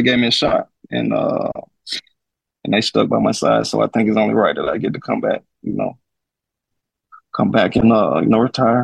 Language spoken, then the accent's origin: English; Alabama, United States; I mean, I'm from Alabama. It's a small community.